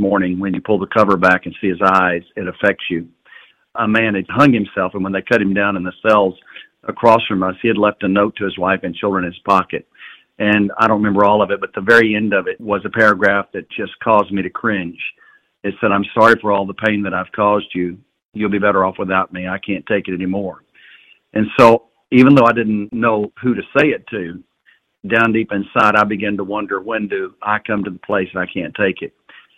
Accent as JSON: {"language": "English", "town": "Irving", "region": "Texas", "country": "United States", "tie": "born or raised there", "said": "I grew up in Dallas, Texas, actually a suburb called Irving."}